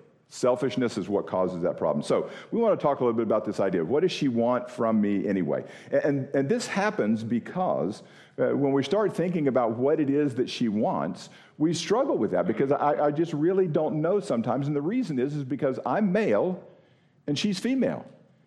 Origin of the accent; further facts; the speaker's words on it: Florida, United States; I grew up in Florida. Spent inordinate amount of time on the water, fishing, and skiing, swimming, whatever. I grew up living pretty much on the water.